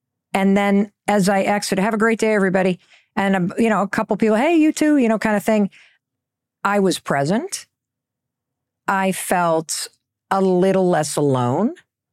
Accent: Midwest, United States; I always said it was because I grew up in the Midwest.

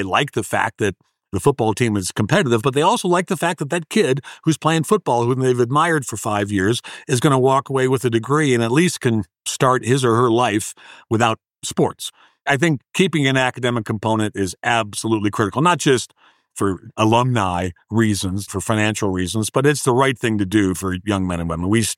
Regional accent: Cleveland, Ohio, United States; I grew up in Cleveland.

